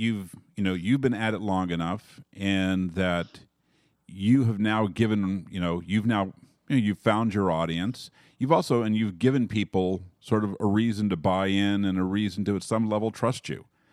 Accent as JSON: {"language": "English", "town": "Houston", "region": "Texas", "country": "United States", "tie": "born or raised there", "said": "Actually, I grew up in Houston. I grew up in Sharpstown."}